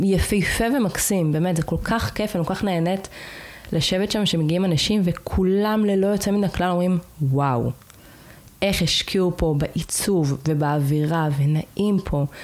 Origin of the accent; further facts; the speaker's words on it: Jaffa, Tel Aviv District, Israel; כי אני לא מכירה את רמת גן, אני מיפו.